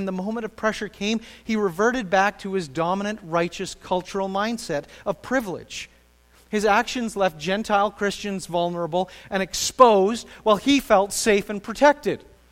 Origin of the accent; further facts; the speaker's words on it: Canada; accent: Canadian; also born or lived in Kentucky; As a Canadian, I was totally in a different category just by being Canadian. And I had a funny accent, and I said a boot all the time, apparently, and sorry.